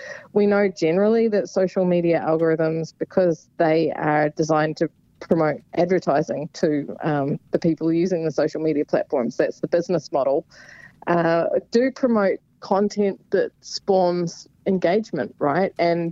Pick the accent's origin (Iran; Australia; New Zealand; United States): New Zealand; it's my view as a New Zealander